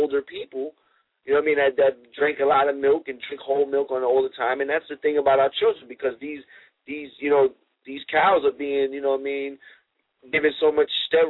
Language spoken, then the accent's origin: English; United States; And, you know, I'm an American. I love this country.